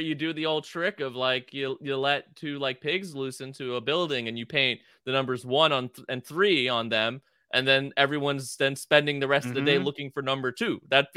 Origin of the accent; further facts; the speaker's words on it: United States; I'm American.